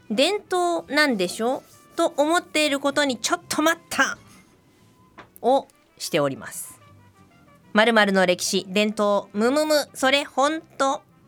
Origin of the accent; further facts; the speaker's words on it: Osaka, Japan; まあ、私関西人、大阪人なので